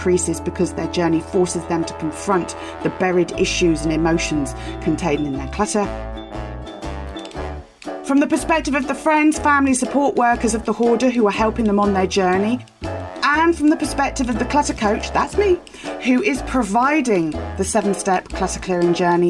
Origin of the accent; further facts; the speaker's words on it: Banbury, South East England, United Kingdom; Hi, Steve. … from Banbury, Oxfordshire, and I've got a great idea for a TV show.